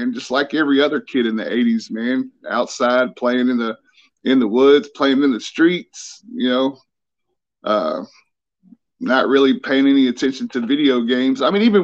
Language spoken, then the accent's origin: English; Malden, South Carolina, United States; I'm originally from Malden, South Carolina.